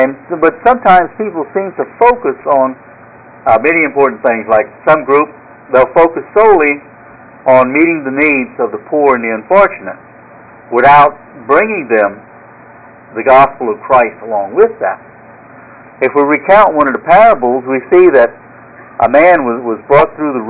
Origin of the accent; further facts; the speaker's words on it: Louisiana, United States; You know, I came from Louisiana, so naturally the Saints would be somebody that would be popular to a lot of people who live in this area that, of course, came from there.